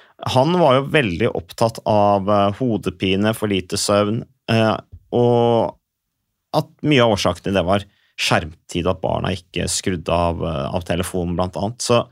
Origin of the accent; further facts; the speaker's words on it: Vikersund, Buskerud, Norway; Jeg kommer fra Vikersund, Modum kommune.